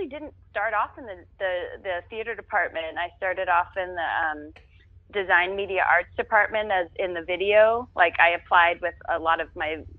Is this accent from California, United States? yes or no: yes; Orange, California, United States; born there; I was born in Orange, California.